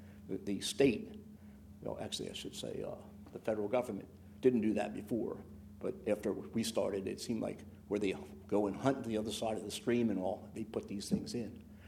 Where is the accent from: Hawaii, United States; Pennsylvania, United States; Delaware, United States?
Delaware, United States; Wilmington; also born or lived in California; And so all the things they taught me, I brought back home. I'm from Wilmington, Delaware.